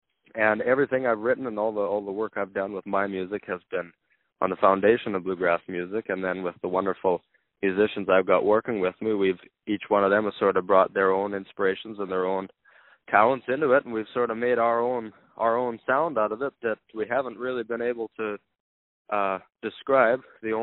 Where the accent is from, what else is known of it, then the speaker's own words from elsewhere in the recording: Saskatchewan, Canada; we're from Saskatchewan, but we actually filmed it in Ontario, in Brantford.